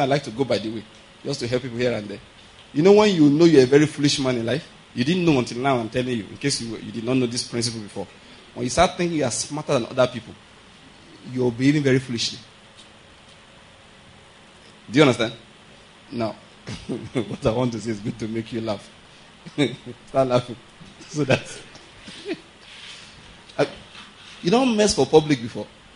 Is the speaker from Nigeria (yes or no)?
yes; Nigeria; I said, good afternoon. I'm from Nigeria. I'm visiting for just 1 month.